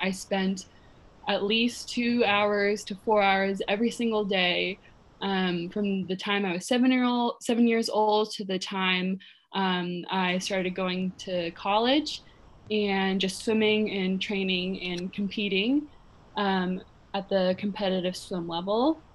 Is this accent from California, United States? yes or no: yes; Malibu, California, United States; I mean, I spent so much of my life growing up in Malibu that I didn't really have any outside of experiences outside of Malibu and outside of the community I grew up in.